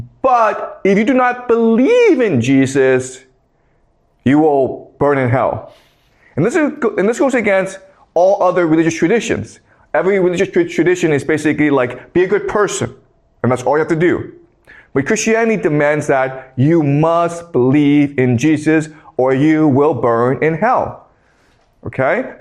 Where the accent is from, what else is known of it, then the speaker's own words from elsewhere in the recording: Canada; also born or lived in United States; And as you know, I grew up in Canada and I studied in the United States.